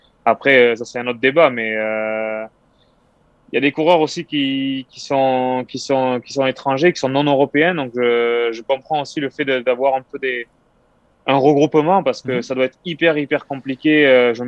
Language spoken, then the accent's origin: French; Albi, Occitanie, France; born there; Je suis né à Albi, j'ai vécu. Le début de ma carrière dans la région nantaise, puis en Vendée